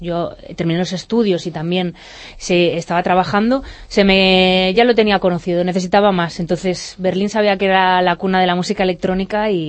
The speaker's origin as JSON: {"language": "Spanish", "town": "Ourense", "region": "Galicia", "country": "Spain", "moved": "as an adult", "said": "donde yo soy de Ourense, es una ciudad muy pequeñita, no había nada para estudiar algo así"}